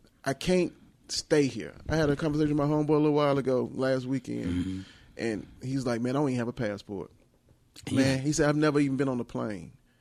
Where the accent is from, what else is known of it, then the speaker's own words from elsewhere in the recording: Birmingham, Alabama, United States; Because I'm from Alabama, Birmingham, Alabama. And I know the people there don't really want to be there.